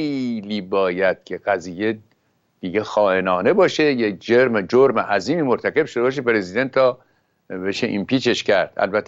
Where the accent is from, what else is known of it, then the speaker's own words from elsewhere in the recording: Iran; ما ایرانی هستیم، خود رو دست کم گرفتیم.